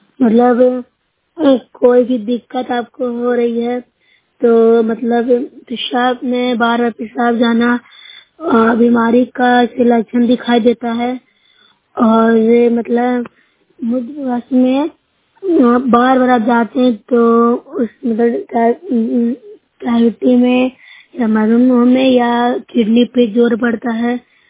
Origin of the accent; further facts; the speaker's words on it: Bihar, India; मैं नूरशाह प्रखंड से हूँ, जिला नालंदा के रहने निवासी हूँ।